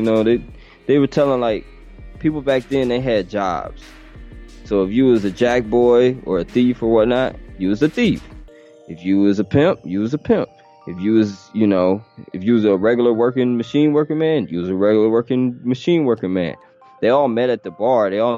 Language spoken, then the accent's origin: English; Cleveland, Ohio, United States; Because, you know, I'm from Cleveland, Ohio, man.